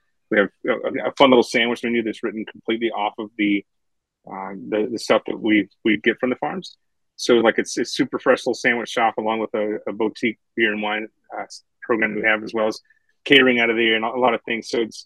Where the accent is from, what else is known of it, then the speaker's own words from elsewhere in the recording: Georgia, United States; I was born and raised as sort of a Southern boy, and I was born in Georgia